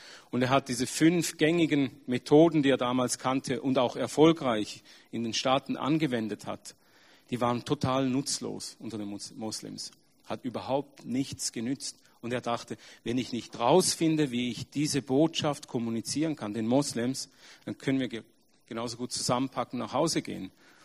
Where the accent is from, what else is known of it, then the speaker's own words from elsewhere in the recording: Switzerland; bin in der Schweiz geboren und aufgewachsen, aber in eine türkische Familie, bin im Islam erzogen worden, durfte aber mit 19 zu Jesus finden.